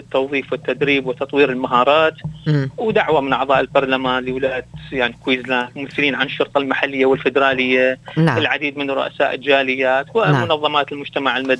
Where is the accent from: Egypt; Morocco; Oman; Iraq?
Iraq; now in Australia; احنا مو بس عراقيين، احنا عراقيين مع استراليين